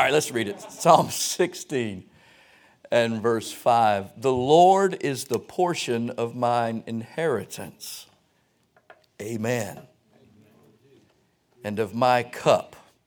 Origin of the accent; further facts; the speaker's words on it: Pensacola, Florida, United States; I live in Georgia. Georgia's where you go if you're bad as a kid, right? I was raised in Florida, the panhandle of Florida. I am from Pensacola / Cantonment. I'm a Florida boy.